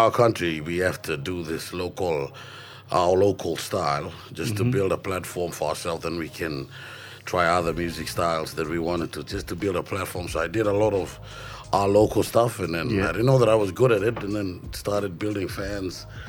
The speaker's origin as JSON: {"language": "English", "region": "Southern Highlands", "country": "Papua New Guinea", "tie": "born or raised there", "said": "But I was raised in Southern Highlands"}